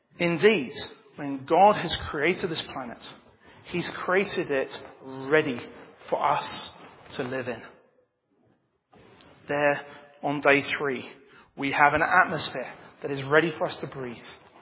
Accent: Bangladesh; moved away; I grew up in Bangladesh. And when you grow up in Bangladesh, the one thing you realize is seasons work differently to the ones over here. I had to learn a whole new system of seasons when I came to this country.

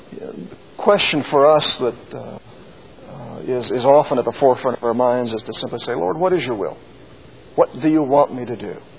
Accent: Midwest, United States; Now, on the farm that I grew up back in the Midwest on, we had sheep for several years

